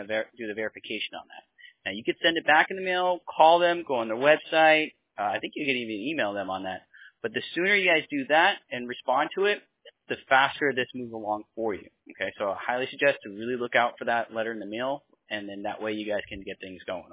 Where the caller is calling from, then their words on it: Tampa, Florida, United States; So I live in Tampa, Florida.